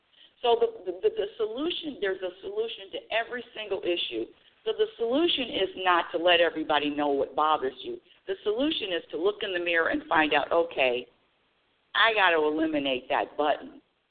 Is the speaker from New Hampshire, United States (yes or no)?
no; Los Angeles, California, United States; now in Oregon, United States; I moved from California, being California resident all my life, Los Angeles, born and raised, moving to Oregon.